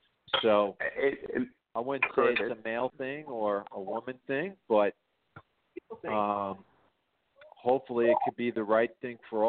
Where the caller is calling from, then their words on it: New York, United States; Yes, hi, Ted. … from New York.